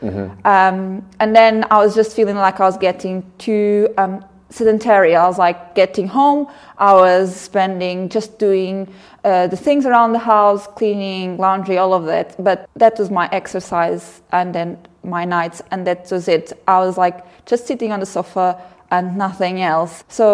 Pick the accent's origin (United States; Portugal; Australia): Portugal; moved away; Yes. Yeah. I'm from Portugal. So basically, all my family is back home. I came 7-8 years ago in 2015.